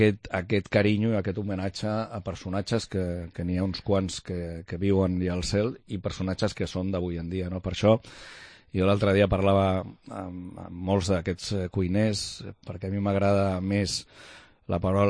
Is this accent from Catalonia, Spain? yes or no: yes; Barcelona, Catalonia, Spain; en el meu barri a Sant Andreu del Palomar, jo anava a la bodega davant de casa a Cantarafa